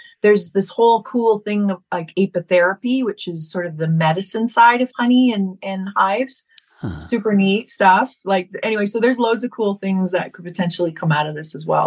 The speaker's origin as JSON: {"language": "English", "town": "Toronto", "region": "Ontario", "country": "Canada", "lives_now": "United States", "said": "I'm from Toronto, and, you know, been a Toronto girl for a long, long time."}